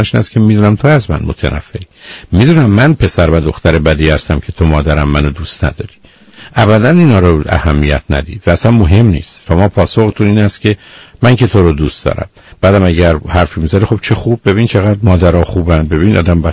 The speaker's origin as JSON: {"language": "Persian", "country": "Iran", "said": "ما ایرانی هستیم"}